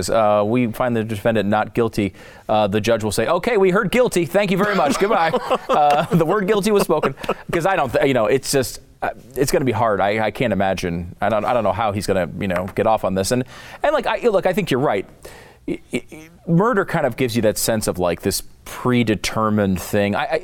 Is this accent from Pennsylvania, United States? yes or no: no; Connecticut, United States; I mean, I'm like the whitest guy in the world and I grew up in Connecticut.